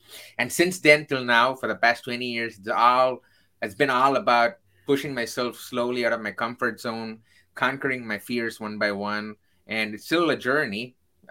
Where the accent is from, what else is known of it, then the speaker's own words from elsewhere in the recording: Chennai, Tamil Nadu, India; So I come from Chennai, which is in the southern part of India.